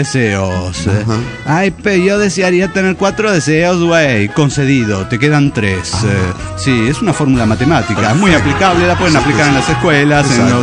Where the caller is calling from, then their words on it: Saltillo, Coahuila, Mexico; de Saltillo, Coahuila.